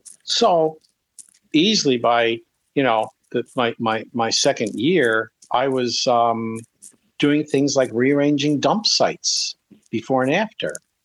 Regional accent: Philadelphia, Pennsylvania, United States; I'm a kid from Northeast Philadelphia, raised Catholic. I take the Frankfurt L every day.

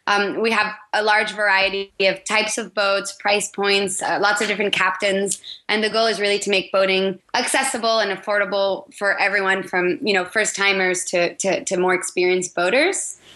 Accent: Belgium; now in New York, United States; Yeah, I'm originally from Belgium.

